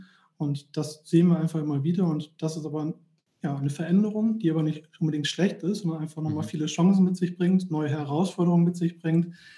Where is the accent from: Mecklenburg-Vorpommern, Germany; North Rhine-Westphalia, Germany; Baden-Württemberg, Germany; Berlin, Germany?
North Rhine-Westphalia, Germany; Bielefeld; Wir kommen hier aus Bielefeld in der Region